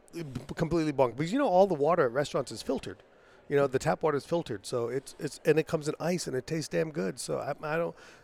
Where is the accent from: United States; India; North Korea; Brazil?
India; It's hard as an Indian because we're always trying to save money.